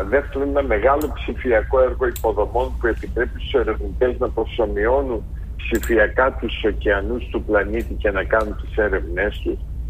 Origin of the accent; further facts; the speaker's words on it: Greece; επειδή είμαστε ως Ελλάδα τώρα, σκέφτομαι ως Έλληνες, σύμμαχοι με τη Γαλλία